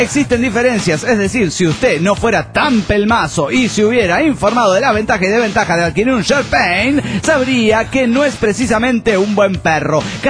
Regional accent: Ciudad Juárez, Chihuahua, Mexico; born there; Yo nací en Juárez

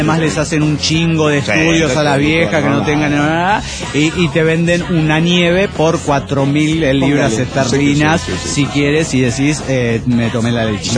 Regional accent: Chiapas, Mexico; de Tuta, Utah, Chiapas, México.

